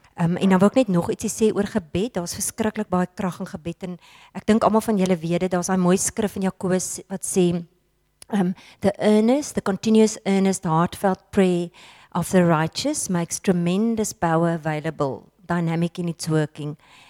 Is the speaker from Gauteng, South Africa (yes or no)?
yes; Pretoria, Gauteng, South Africa; Ons kom van Pretoria af en ons kinders was in 'n Christenskool.